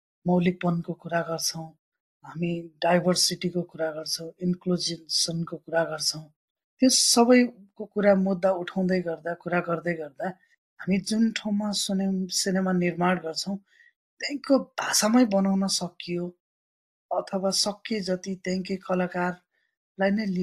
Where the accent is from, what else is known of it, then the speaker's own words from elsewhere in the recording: Karnali Province, Nepal; म आफैले अब कर्णालीकै, म त्यहीँ जन्मे हुर्किएको भए पनि